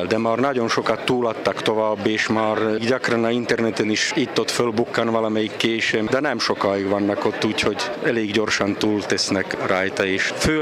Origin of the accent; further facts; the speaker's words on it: Hungary; accent: Palóc; Palóc is vagyok. Palóc kiejtést nem lehet eldobni, az megmarad.